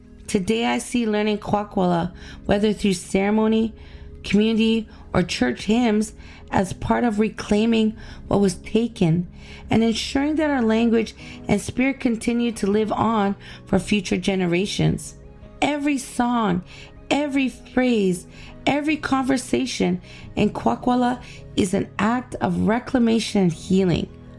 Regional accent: Port Hardy, British Columbia, Canada; growing up in Port Hardy.

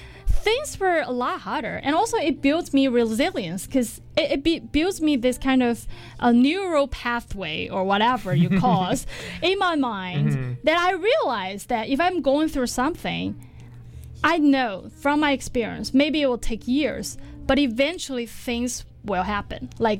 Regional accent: Chengdu, Sichuan, China; moved away as an adult; So basically, I was born and raised in China, okay. Chengdu, China, right? And I barely went out of my own city.

